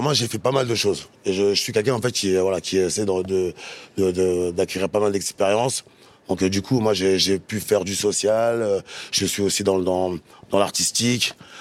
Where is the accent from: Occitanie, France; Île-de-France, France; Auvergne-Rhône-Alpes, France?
Île-de-France, France; Paris; born there; Alors, mes parents sont originaires du Congo. Moi, je suis né à Paris. Et voilà, donc je suis français originaire du Congo.